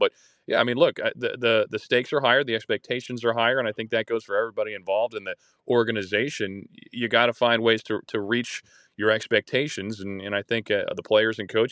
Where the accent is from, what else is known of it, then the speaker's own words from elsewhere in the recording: Colorado Springs, Colorado, United States; so I grew up in Colorado Springs.